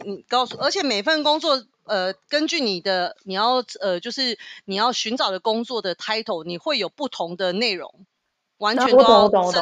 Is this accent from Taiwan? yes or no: yes; Taiwan; 一定要会讲法文，然后还有英文，然后中文是因为我们是台湾人